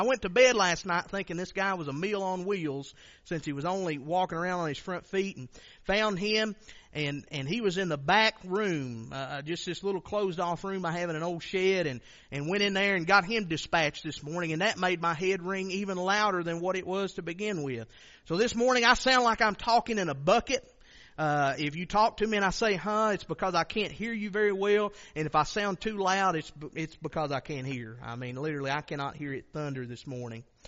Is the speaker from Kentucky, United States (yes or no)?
yes; Kentucky, United States; Because he's from Perry County, which is a lot farther east than where I'm from.